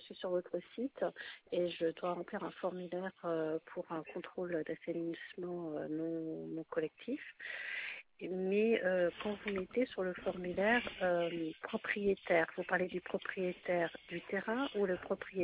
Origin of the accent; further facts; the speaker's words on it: Le Gosier, Guadeloupe; que moi, je suis du Gosier